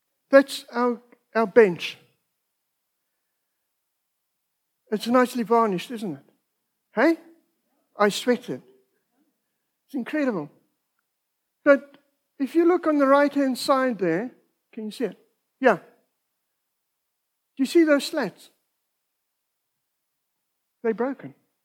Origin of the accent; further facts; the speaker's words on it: South Africa; I'm a South African